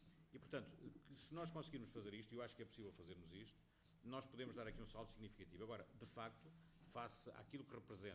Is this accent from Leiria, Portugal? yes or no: no; Vila Real, Portugal; Vila Real, o concelho de onde eu sou